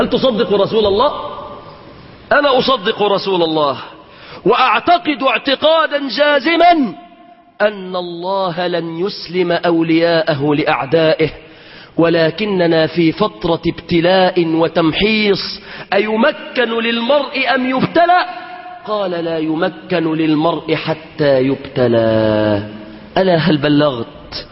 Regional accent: Egypt; اللهم احفظ بلادنا مصر بالإسلام

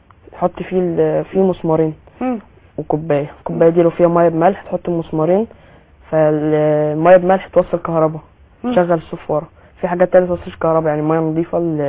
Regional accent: Cairo, Cairo Governorate, Egypt; انا من القاهره

